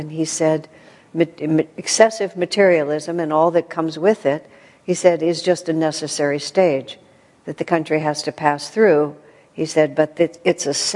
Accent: United States; Growing up in America, having traveled only a little bit in Europe

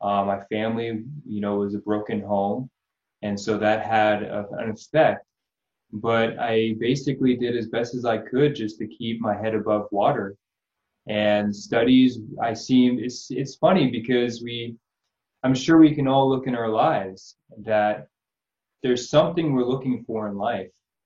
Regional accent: Belmont, California, United States; I came through Palo Alto, so I grew up in Belmont, actually, right down the street from you.

